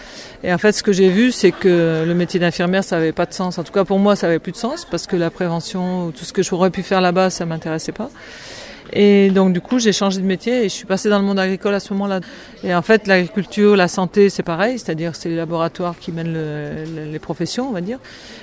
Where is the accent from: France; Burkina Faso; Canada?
France; the Alps; dans mon pays, moi, je viens des Alpes